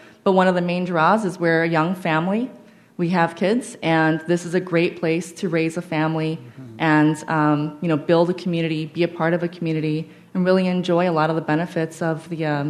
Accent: Honolulu, Hawaii, United States; I'm from Honolulu, Hawaii, and I spent most of my life living on the other coast, not the middle coast, of the United States.

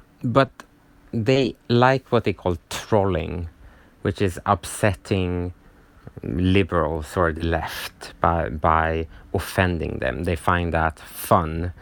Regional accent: Sweden; So I'm from Sweden, so we kind of connected over that then

